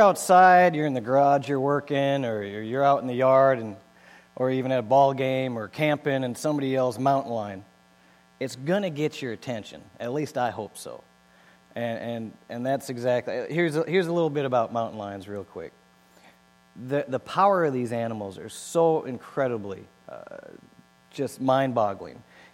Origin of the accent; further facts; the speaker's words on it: Minnesota, United States; moved away as an adult; But I'm originally from Minnesota. We got walleyes and mosquitoes, and I got smart and moved out of Minnesota almost 16 years ago.